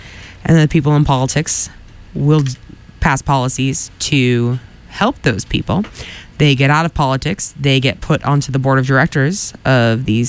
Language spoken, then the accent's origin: English; Quincy, United States; even growing up in Quincy, which is a much larger place than Marshfield